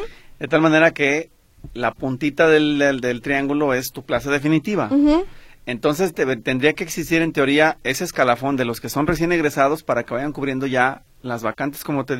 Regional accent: San Cristóbal de la Barranca, Jalisco, Mexico; como yo soy de San Cristóbal de la Barranca, me gustaría mejor que me dieran allá

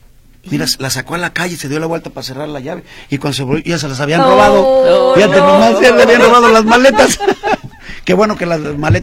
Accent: Guadalajara, Jalisco, Mexico; Soy de Guadalajara.

